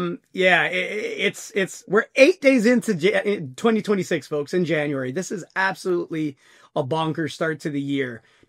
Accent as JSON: {"language": "English", "region": "Zacatecas", "country": "Mexico", "tie": "born or raised there", "said": "I'm Mexican-American. I'm ethnically Mexican and nationality-wise, of course, I'm American. And so my hometown in Zacatecas is very well known for having a lot of activity."}